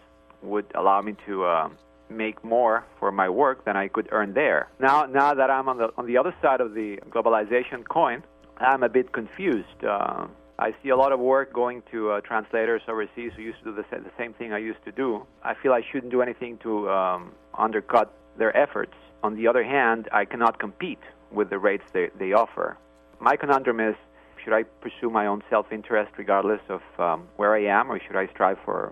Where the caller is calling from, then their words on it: Berkeley, California, United States; Berkeley.